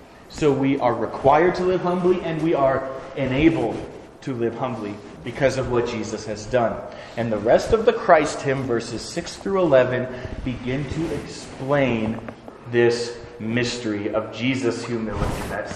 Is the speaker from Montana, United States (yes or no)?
yes; Chester, Montana, United States; born there; I was born in Chester, Montana. Enough said.